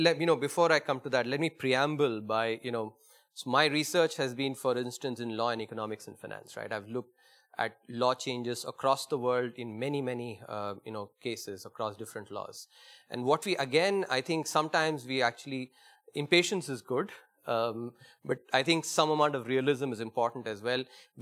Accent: India; Now, you know, for me as an Indian, this is unheard of.

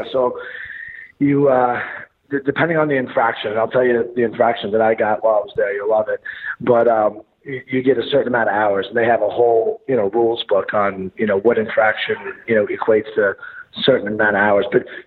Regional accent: New York, United States; growing up in New York, Boston, those towns, like sports is just your whole life, Spent a lot of time in Madison Square Garden.

